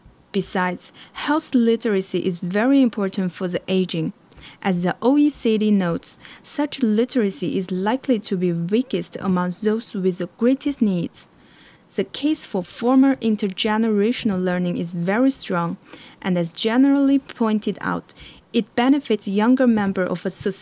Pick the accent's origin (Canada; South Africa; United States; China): China; Xinjiang; from Xinjiang, China, your host for the day.